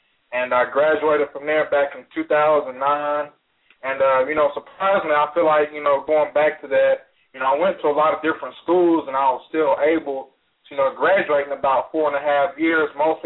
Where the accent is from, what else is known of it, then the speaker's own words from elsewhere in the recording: Muskogee, Oklahoma, United States; I'm from Muskogee, Oklahoma. Grew up there, born and raised. I went to high school there.